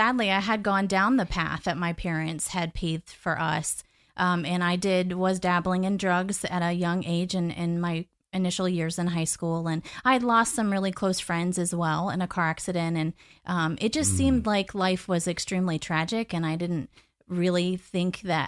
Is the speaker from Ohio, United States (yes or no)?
yes; Dayton, Ohio, United States; So I grew up in Ohio, actually. I was born and raised in Dayton, Ohio, a small, small town in central Ohio.